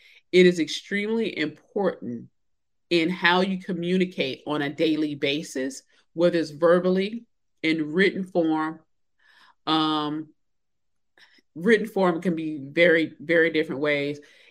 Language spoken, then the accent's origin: English; the South, United States; you know, I'm a Southerner and I used to work in an office with a lot of people from the Northeast.